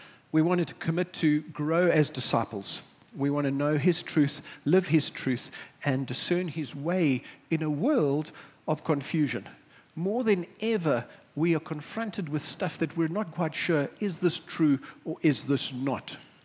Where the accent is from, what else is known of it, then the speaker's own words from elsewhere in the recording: South Africa; I'm South African.